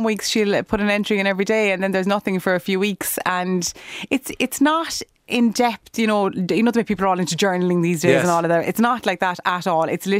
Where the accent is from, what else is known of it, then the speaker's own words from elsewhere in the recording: Mayfield, Munster, Ireland; now in Ballyhay, Ireland; I'm from Mayfield, but live down in Ballyhay near Charleville.